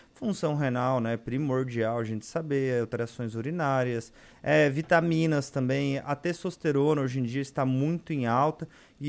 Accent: Araranguá, Santa Catarina, Brazil; also born or lived in Criciúma; Eu sou de Criciúma, mas a vida inteira morei em Araranguá. Uhum. Minha vida foi feita em Araranguá, estudei em Araranguá

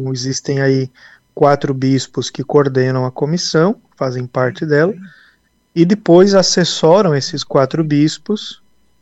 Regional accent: Criciúma, Santa Catarina, Brazil; Eu sou aqui de Criciúma mesmo

